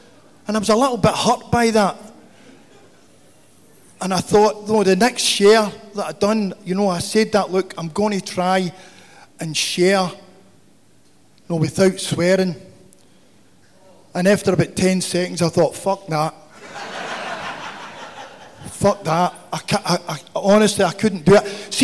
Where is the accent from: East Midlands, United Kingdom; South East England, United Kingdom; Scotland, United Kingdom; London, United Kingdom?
Scotland, United Kingdom; Glasgow; I come from Glasgow in Scotland.